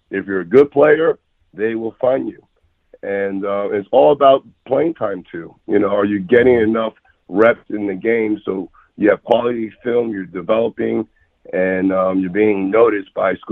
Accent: New Jersey, United States; also born or lived in Queens; I was born in Queens, but moved over to New Jersey when I was young.

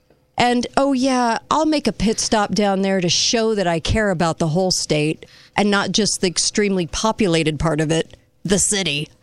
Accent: California, United States; I was raised in California. I'm not from a farm.

